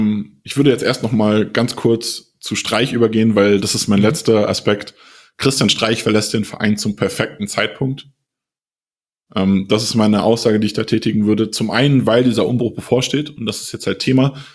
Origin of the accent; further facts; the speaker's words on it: Frankfurt, Hesse, Germany; born there; ich bin Frankfurt-Fan, ich bin gebürtiger Frankfurter.